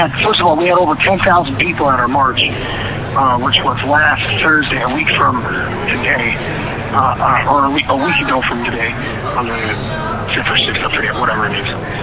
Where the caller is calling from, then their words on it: Portland, Oregon, United States; Portland, Oregon. I apologize.